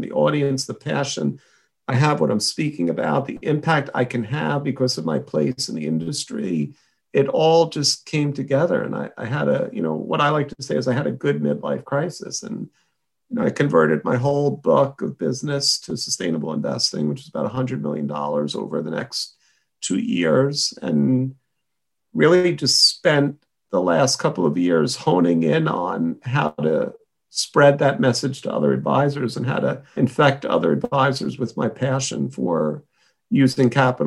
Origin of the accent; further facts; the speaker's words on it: Queens, New York, United States; Yeah, born in Queens, New York. Like the fact that I'm a native New Yorker. Still live in Manhattan these days.